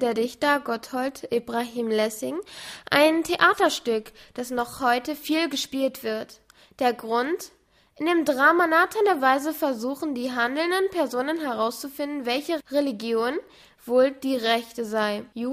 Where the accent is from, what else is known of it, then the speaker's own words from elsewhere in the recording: Palestine; Außerdem komme ich aus Palästina, weshalb ich auch oft das Erlebnis hatte, in Jerusalem zu sein.